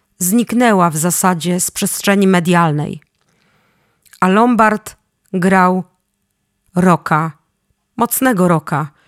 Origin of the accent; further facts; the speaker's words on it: Poznań, Greater Poland Voivodeship, Poland; Jestem poznanianką, mam waleczną naturę.